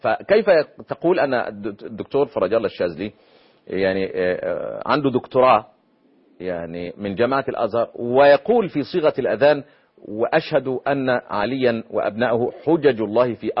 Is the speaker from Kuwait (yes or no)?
no; Egypt; عندنا في مصر